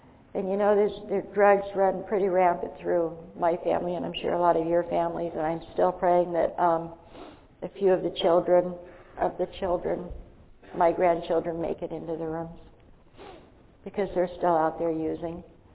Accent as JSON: {"language": "English", "country": "United States", "tie": "born there", "said": "I always am so grateful that I was born in this country. I was born in America, so I had freedom."}